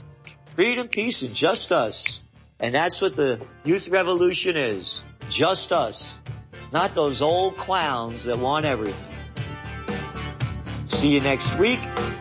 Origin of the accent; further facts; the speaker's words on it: The Bronx, New York, United States; I was a kid from the Bronx who moved to Yonkers.